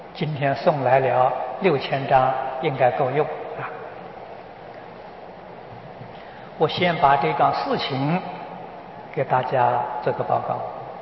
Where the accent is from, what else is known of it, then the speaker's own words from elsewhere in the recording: China; 那么这个在我们中国人讲，这叫大不孝啊！